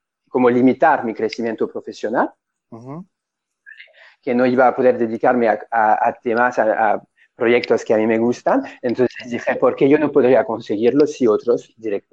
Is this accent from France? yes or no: yes; France; Spanish is a second language; also born or lived in London; now in Spain; No, crecí en Francia.